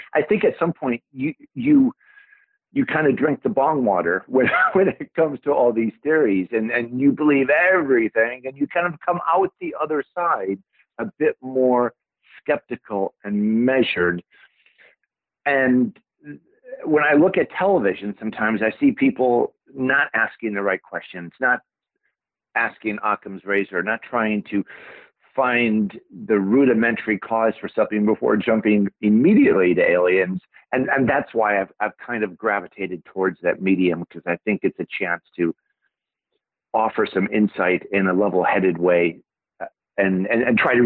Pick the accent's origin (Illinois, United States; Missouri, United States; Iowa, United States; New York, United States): Illinois, United States; Chicago; moved away as an adult; now in United Kingdom; I'm from Chicago, and I lived in Chicago till I was 30 or so